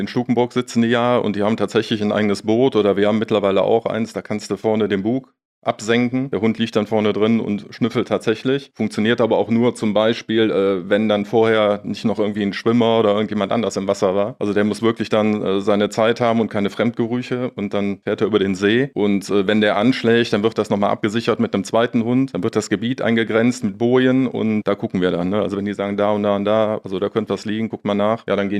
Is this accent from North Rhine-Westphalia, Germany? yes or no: yes; North Rhine-Westphalia, Germany; Du weißt, wir sind aus Nordrhein-Westfalen.